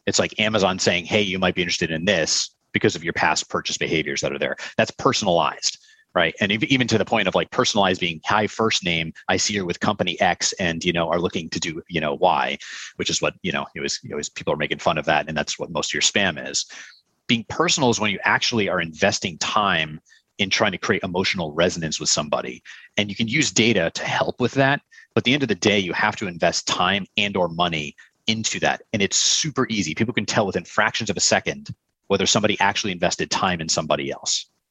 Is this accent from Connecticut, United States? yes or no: yes; Connecticut, United States; Yeah, I grew up in Connecticut.